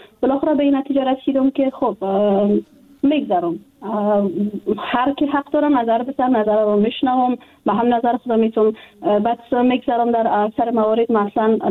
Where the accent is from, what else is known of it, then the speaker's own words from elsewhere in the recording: Afghanistan; من به عنوان یک افغانستانی